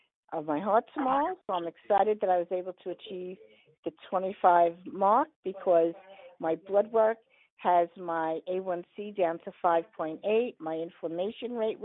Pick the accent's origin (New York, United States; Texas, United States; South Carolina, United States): New York, United States; Long Island; I'm from Long Island, and I just reached my 25-pound goal.